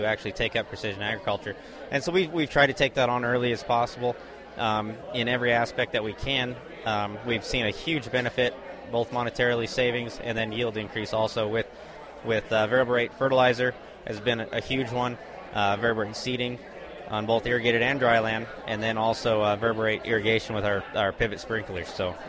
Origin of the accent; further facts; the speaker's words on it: Wray, Colorado, United States; I'm from Ray, Colorado, northeastern Colorado. I come from a feedlot background.